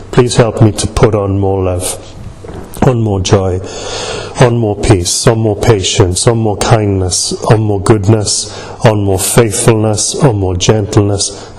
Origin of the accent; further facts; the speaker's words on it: Mountain Ash, Wales, United Kingdom; when I was growing up in Mountain Ash, my Saturday nights, like, you would find lots of these.